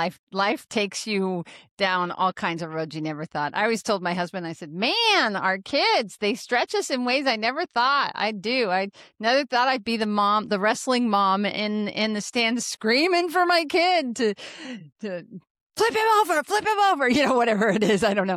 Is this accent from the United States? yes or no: yes; Grand Island, Nebraska, United States; I'm a little bit of an agricultural kid myself. I was born and raised in Grand Island, Nebraska.